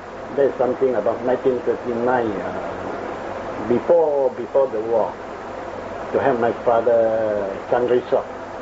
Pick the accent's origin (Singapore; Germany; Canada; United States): Singapore; Bukit Timah; Since my birth in Singapore, I was born in 1919 in Bukit Timah Village.